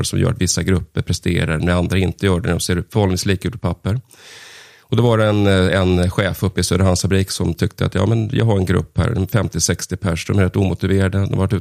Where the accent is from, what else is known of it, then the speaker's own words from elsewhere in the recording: Stockholm, Stockholm County, Sweden; Jag är uppvuxen i Stockholm. Jag bor i Stockholm.